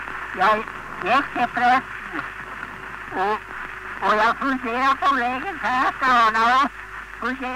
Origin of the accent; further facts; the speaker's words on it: Sweden; Jag är från Sverige